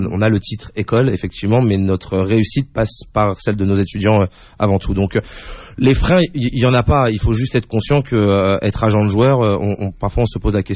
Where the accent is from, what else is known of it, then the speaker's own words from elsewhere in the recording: Maisons-Alfort, Île-de-France, France; also born or lived in Saint-Denis; j'ai grandi non loin d'ici, à Maison Alfort, donc très proche de Créteil, Maison Alfort. Je suis né à Saint-Denis, donc un environnement propice au sport